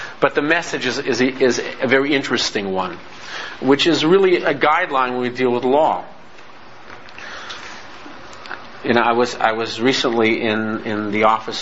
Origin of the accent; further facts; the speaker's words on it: Oak Park, United States; You know, I come from Oak Park, so it's fairly big.